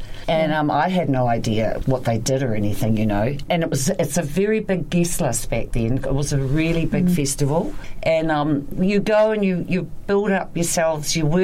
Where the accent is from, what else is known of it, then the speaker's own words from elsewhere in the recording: Invercargill, Southland, New Zealand; that's where I was from. I was born and raised in Invercargill.